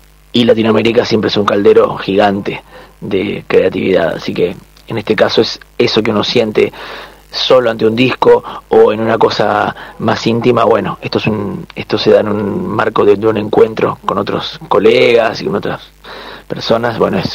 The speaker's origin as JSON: {"language": "Spanish", "country": "Uruguay", "said": "lo que sí puedo aclarar es que soy músico uruguayo, contemporáneo"}